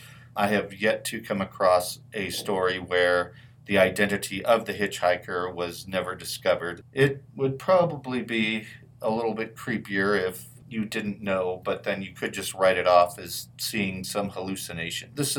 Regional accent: California, United States; I didn't hear a lot of them growing up in California, because Mormons in California didn't seem to talk about that a whole lot.

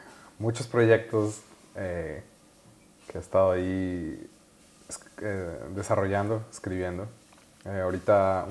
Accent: Morelia, Michoacán, Mexico; soy de Morelia, que es esta ciudad en el centro de México del oeste. Y es una ciudad pues muy característica, es una ciudad muy colonial

